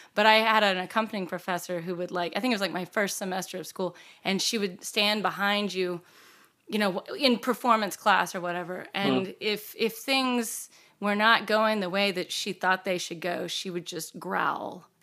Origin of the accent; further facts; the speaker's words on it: Dallas, Texas, United States; now in Austin, United States; I am a native Texan, but I grew up in the Dallas area. So I didn't go very far.